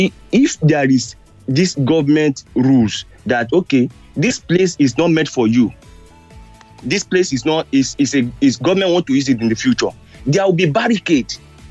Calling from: Manchester, North West England, United Kingdom; I'm calling from Manchester.

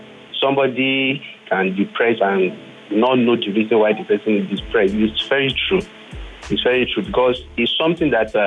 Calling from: Ajah, Lagos, Nigeria; calling from Ajah.

